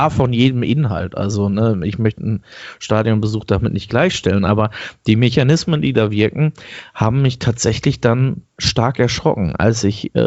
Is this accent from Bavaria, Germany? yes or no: no; Dortmund, North Rhine-Westphalia, Germany; Ich komme aus Dortmund